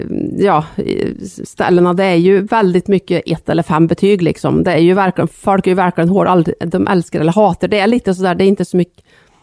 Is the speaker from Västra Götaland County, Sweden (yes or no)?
no; Värmland, Sweden; Så använder jag Ingmar som miljö. Ja. Det är ju min hemby, uppväxtby utanför Sunne.